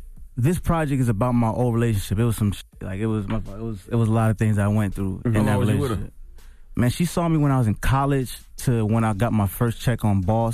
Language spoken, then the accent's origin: English; New Jersey, United States; And I'm from Jersey, so she's known to have a white Jeep in Jersey, you know?